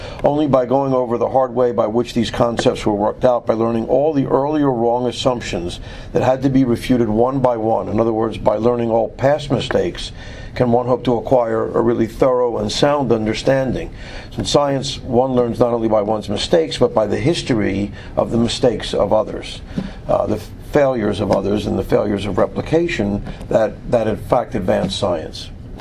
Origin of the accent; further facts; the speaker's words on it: New York, United States; now in Boston, United States; Just because I'm in Boston and I'm from New York